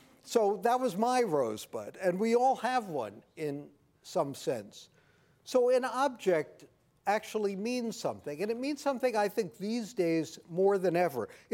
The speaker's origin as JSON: {"language": "English", "town": "New York City", "region": "New York", "country": "United States", "tie": "born or raised there", "said": "The prototype, it turned out, was created in 1902, not far from where I grew up in Brooklyn."}